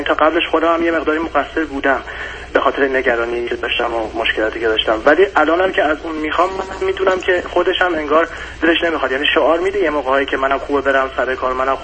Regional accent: Iran; moved away as an adult; 4.5 سالی که من خارج از ایران هستم و همسرم هم تقریبا همین حدود 4 سالی که خارج از ایران، یعنی به محض اینکه ازدواج کردیم اومدیم خارج از ایران.

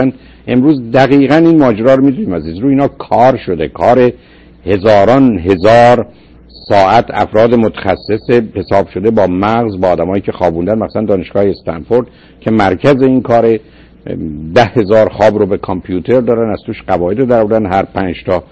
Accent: Iran; moved away; من این که از ایران گریختم،

